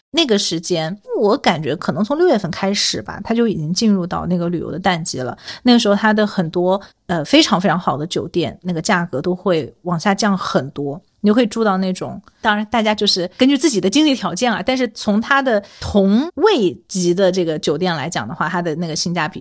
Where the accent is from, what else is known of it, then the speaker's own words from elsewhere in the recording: Nanjing, Jiangsu, China; also born or lived in Shenzhen, China; 因为我原来小时候在南京长大呢，就会觉得啊，梅雨天就很潮湿了。后来呢，我老住深圳嘛